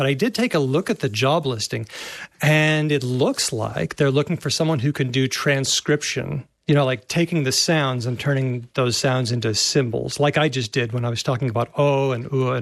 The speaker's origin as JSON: {"language": "English", "country": "United States", "moved": "yes", "lives_now": "Australia", "said": "I'm originally from the States and I've been living here for about 20 years, but I'm afraid that my brain is just not plastic enough to be able to do the Australian accent."}